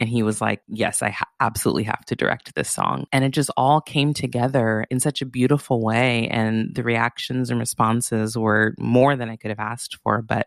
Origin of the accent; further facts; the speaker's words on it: Santa Barbara, California, United States; especially knowing that I was born and raised in Santa Barbara